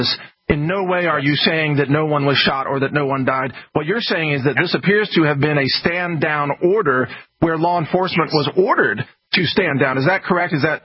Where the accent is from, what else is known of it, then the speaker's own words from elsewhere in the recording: Texas, United States; Again, I'm pro-law enforcement, and I'm a Texan, and I love Texas